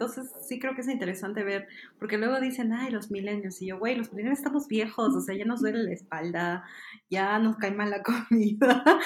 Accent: Lima, Peru; Bueno, yo soy limeña, entonces diría pisco.

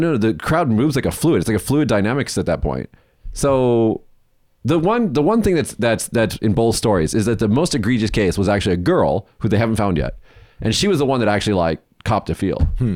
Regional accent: Las Vegas, Nevada, United States; It's like, okay, look, I'm from Vegas, okay?

